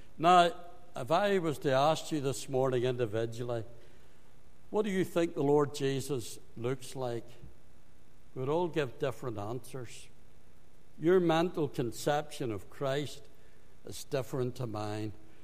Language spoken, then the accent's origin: English; Northern Ireland, United Kingdom; I says, I'm from Ulster. I had to get the Ulster in, you know. I'm from Ulster.